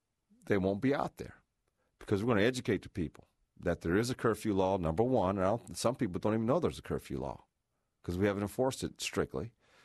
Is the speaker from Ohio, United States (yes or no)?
yes; Toledo, Ohio, United States; when I grew up in Toledo, my mother said, be home by a certain time.